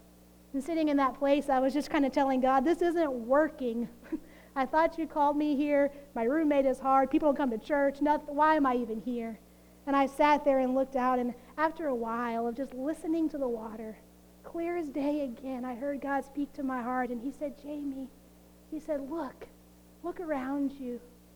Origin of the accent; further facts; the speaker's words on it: Texas, United States; And I'm from Texas. I'm still learning these things.